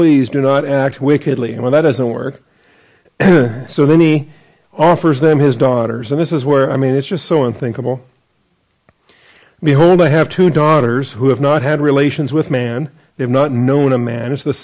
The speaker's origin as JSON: {"language": "English", "town": "Seattle", "region": "Washington", "country": "United States", "tie": "born or raised there", "moved": "as an adult", "said": "I was born and raised in Seattle, so I was a Seattleite when I joined the Army and left home."}